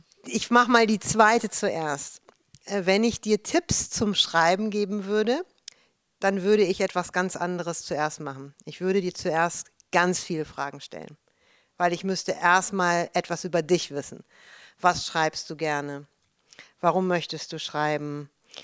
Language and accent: German; Düsseldorf, North Rhine-Westphalia, Germany; moved away as an adult; also born or lived in Munich / Los Angeles; now in Hamburg, Germany; ich bin in München geboren, in Düsseldorf aufgewachsen und bin dann nach Amerika, nach Los Angeles gegangen und bin aus Los Angeles nach Hamburg gekommen und hier lebe ich jetzt, seitdem ich Anfang 20 bin.